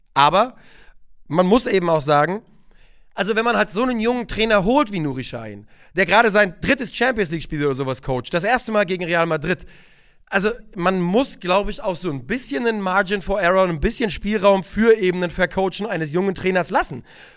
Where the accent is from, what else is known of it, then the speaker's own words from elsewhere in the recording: Germany; Als nächstes muss ich sagen, ich bin Deutscher.